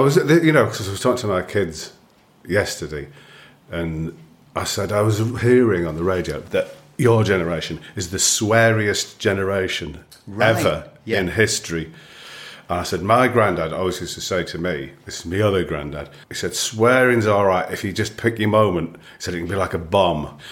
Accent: Darlington, North East England, United Kingdom; also born or lived in Leeds; And then we moved to Darlington

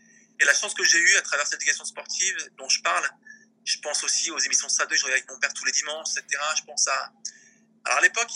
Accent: France; C'était moi, je suis de France

